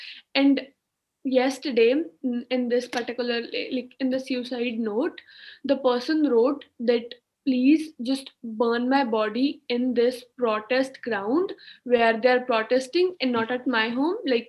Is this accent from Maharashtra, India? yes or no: no; Chandigarh, India; I'm from Chandigarh, India.